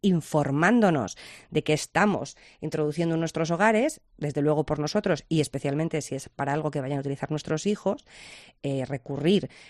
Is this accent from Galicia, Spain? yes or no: no; Sejas, Castile and León, Spain; Gracias y besos, que soy tu paisana de Aliste.